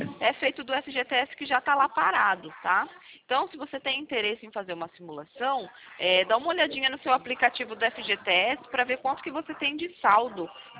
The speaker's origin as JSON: {"language": "Portuguese", "town": "Presidente Prudente", "region": "São Paulo", "country": "Brazil", "said": "Eu sou de Presidente Prudente."}